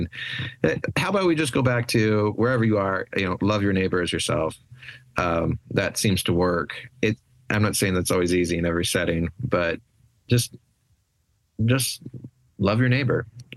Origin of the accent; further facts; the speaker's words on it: Idaho Falls, Idaho, United States; I grew up in Idaho, so Idaho Falls actually, went to school at U of I. So I try and emphasize my Idaho roots wherever I can